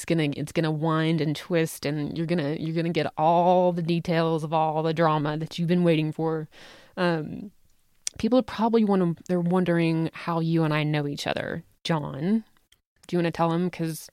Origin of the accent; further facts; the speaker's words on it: the South, United States; accent: Southern; now in Salt Lake City, United States; I'm a raving lunatic who lives in Salt Lake City. And I was born and raised in the South, which may... explain the from time to time awkward Southern accent